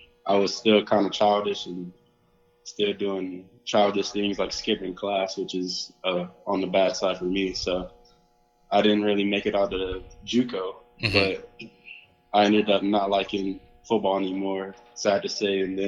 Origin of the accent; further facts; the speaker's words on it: San Antonio, Texas, United States; I'm from San Antonio, Texas. I played at Navarro College, and then I ended up playing rugby at SARC, and now I'm here.